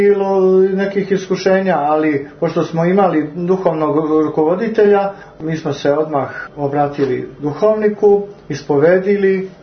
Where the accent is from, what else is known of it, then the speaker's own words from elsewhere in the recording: Montenegro; ja sam iz Crne Gore